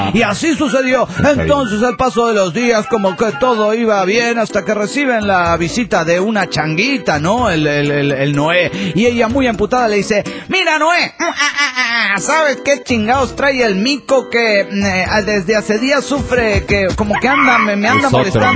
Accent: Mexico City, Mexico

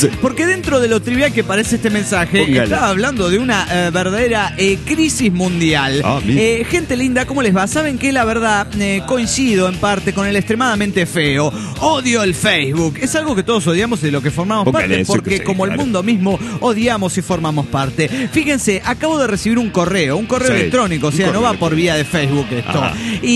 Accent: San Luis, Argentina; de San Luis, Argentina.

